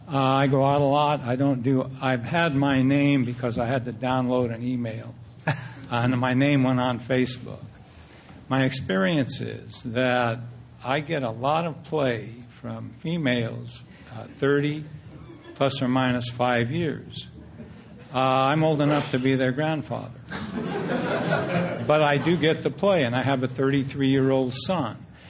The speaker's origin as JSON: {"language": "English", "town": "Fresno", "region": "California", "country": "United States", "tie": "born or raised there", "also_born_or_lived": "Orange County", "said": "I was born and raised in Fresno. I spent half my life in Southern California, Orange County."}